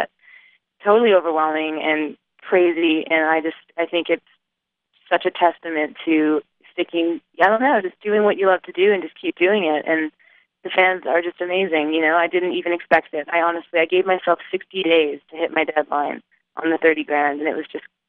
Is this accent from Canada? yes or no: yes; Canada; because I'm Canadian, obviously, to come to the States and tour.